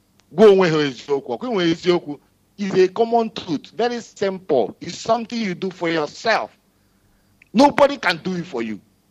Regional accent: Abia, Nigeria; now in Dakar, Senegal; from Umi Meko here, Aho, Abia State.

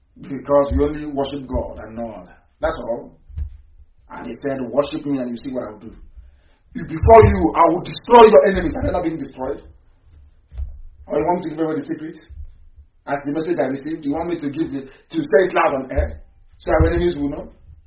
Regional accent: Nigeria; And you call yourself a Nigerian. I'm a Nigerian.

